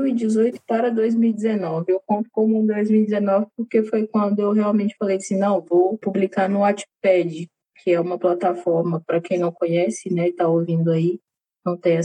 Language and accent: Portuguese; Minas Gerais, Brazil; Eu sou mineira. Tenho 28 anos, sou escritora, moro aqui no interior de Minas Gerais, sou negra, lésbica, caminhoneira